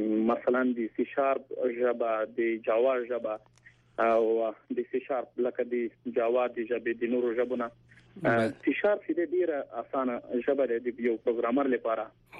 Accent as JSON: {"language": "Pashto", "region": "Paktia", "country": "Afghanistan", "lives_now": "Mazar-i-Sharif, Afghanistan", "said": "زه د پکتیا ولایت څخه یم"}